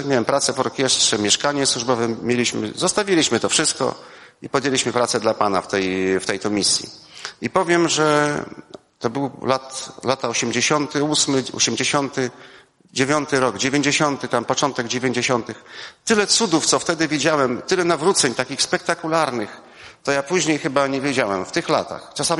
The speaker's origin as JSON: {"language": "Polish", "town": "Lublin", "region": "Lublin Voivodeship", "country": "Poland", "tie": "born or raised there", "said": "Ja jestem rodowitym lublinianinem."}